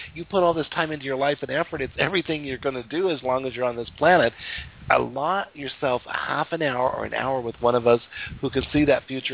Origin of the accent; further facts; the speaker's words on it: Wyoming, United States; But, you know, I was from Wyoming. I was born and raised from Wyoming. So I just came for this naturally.